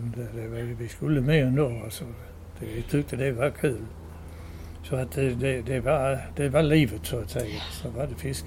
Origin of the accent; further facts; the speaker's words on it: Abbekås, Skåne, Sweden; Nej, jag är född i Abbekås.